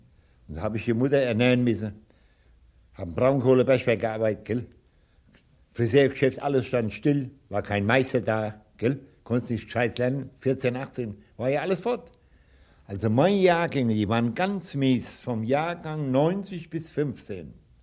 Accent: Seligenstadt, Hesse, Germany; In Seligenstadt, ja, meine Heimat, oben wo es nach Zellhausen geht, Zellhausen, kennen Sie Seligenstadt? Ne, ist hier bei Hanau, in der kleinen evangelischen Kirche, da bin ich konfirmiert worden

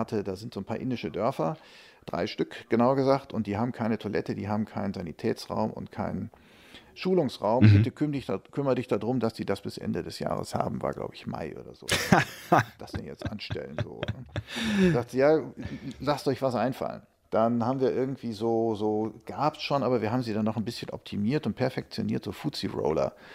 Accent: Essen, North Rhine-Westphalia, Germany; ich komme aus dem Ruhrgebiet, da bin ich aufgewachsen in Essen

